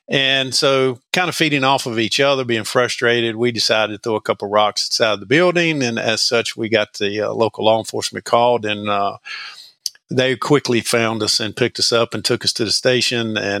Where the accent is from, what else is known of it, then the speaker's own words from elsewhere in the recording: Madison Mayodan, North Carolina, United States; So I grew up in Madison Mayodan, which is north central North Carolina, north of Greensboro, a small town, about 5,000, two towns combined, and just a little mill town.